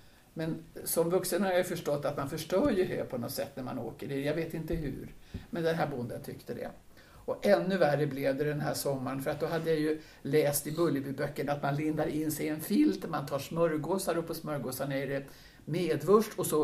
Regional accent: Umeå, Västerbotten County, Sweden; born there; Men vi bodde uppe då i Norrland i närheten av, jag är född i Umeå, och sen så bodde vi uppe i olika ställen som i princip var myrar där det fanns en väg och en järnväg som korsade.

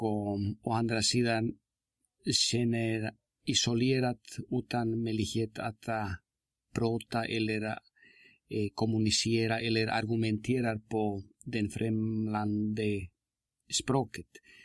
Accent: Bolivia; Swedish is a second language; moved away as an adult; now in Tyresö, Sweden; Han kommer en typisk sång från min hemland

